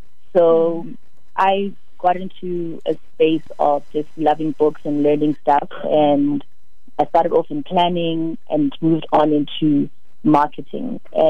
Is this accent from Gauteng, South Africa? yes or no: yes; Soweto, Gauteng, South Africa; I'm born and raised in Soweto